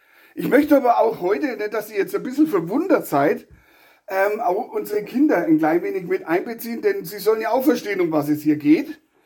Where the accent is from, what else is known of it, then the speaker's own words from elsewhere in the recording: Bavaria, Germany; So sagt man es bei uns in Franken öfters.